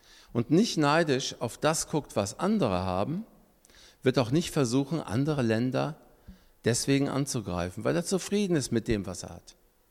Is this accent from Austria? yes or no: no; Lebanon; Wie einige von euch wissen, komme ich ja aus dem Libanon, ein kleines Land, aber ein wunderschönes Land, an der Küste gelegen, nördlich von Israel.